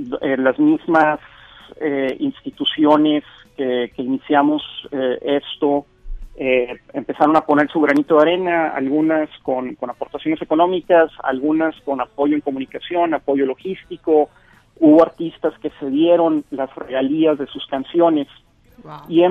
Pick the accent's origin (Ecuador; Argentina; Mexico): Mexico; lo unido que es la industria y lo solidario que somos los mexicanos